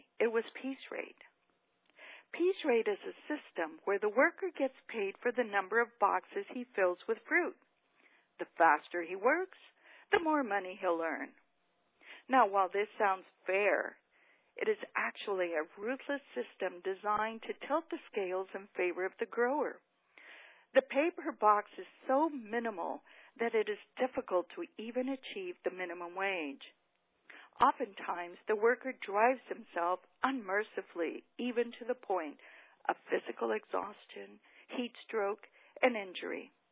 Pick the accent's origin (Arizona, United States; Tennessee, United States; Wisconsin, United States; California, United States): California, United States; Porterville; also born or lived in Mission, Texas; I grew up in Porterville, California in the 1960s. I was a farm worker. My family and I arrived in Porterville from Mission, Texas on March the 5th, 1961.